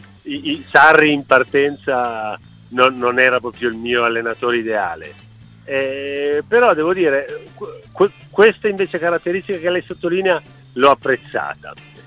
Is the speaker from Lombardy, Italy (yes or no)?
yes; Milan, Lombardy, Italy; io sono cresciuto a Milano, per cui immaginatevi, Milano, sì. Sono cresciuto a Milano a 500 metri a 500 metri abitavo dallo stadio.